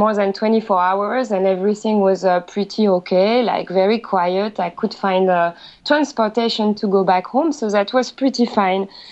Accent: France; English is a second language; I'm trying hard. I'm trying hard, but still everybody knows I'm French.

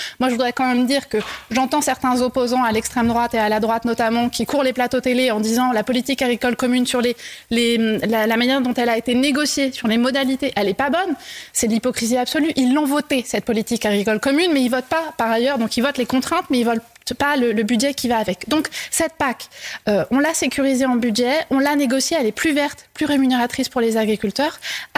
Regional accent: Pays de la Loire, France; Moi, je viens de la Mayenne. Mes parents sont agriculteurs.

